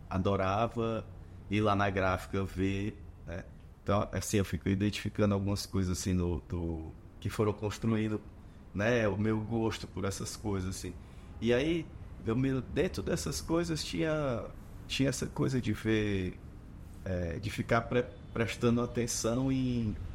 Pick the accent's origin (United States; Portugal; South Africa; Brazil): Brazil; Ceará; Eu sou cearense, né, questão marcante, né, estando em outro lugar, né, na outra cidade, mas nasci, cresci no Ceará